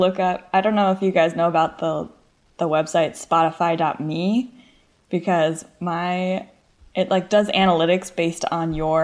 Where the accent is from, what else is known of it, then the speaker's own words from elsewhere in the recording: East Bay, California, United States; So, I'm... born and raised in East Bay, California, San Francisco, East Bay.